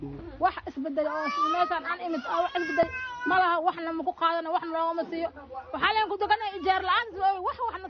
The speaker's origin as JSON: {"language": "Somali", "town": "Qoryooley", "region": "Lower Shabelle", "country": "Somalia", "said": "Waxaan ka imid Cabdi Cali meel Qoryooli."}